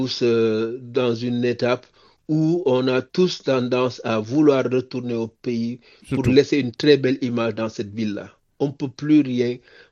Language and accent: French; Senegal; Dignement, mais montrer que nous sommes des Sénégalais, hein, fiers d'être Sénégalais.